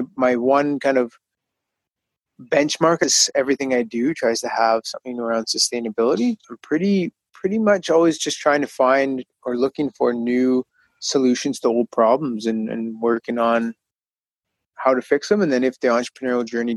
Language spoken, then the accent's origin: English; British Columbia, Canada; We're both from the West Coast. I live just outside of Vancouver, 5 minutes away from a place called Burnaby Mountain.